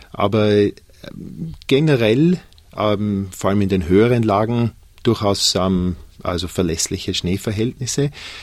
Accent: Vienna, Austria; born there; als Österreicher, obwohl ich gebürtiger Wiener bin aber trotzdem natürlich immer schon in den Bergen gewesen bin.

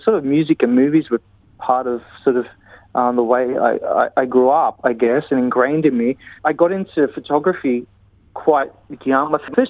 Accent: Sydney, New South Wales, Australia; I was born in Sydney with three brothers, and both my parents are from Malta.

